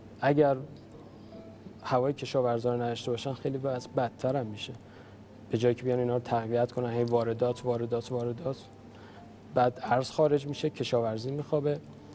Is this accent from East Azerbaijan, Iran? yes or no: no; Mashhad, Razavi Khorasan, Iran; متولد مشهد هستم. خوشحالم که همسایه امام رضا هستیم